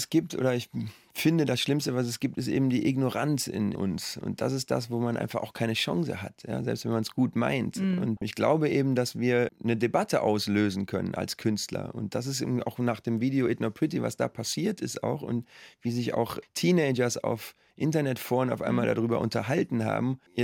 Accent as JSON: {"language": "German", "town": "Cologne", "region": "North Rhine-Westphalia", "country": "Germany", "tie": "born or raised there", "said": "Aber Köln ist definitiv meine Heimat. Wenn ich über die Severinsbrücke komme, dann atme ich tief durch und denke, jetzt bin ich zu Hause."}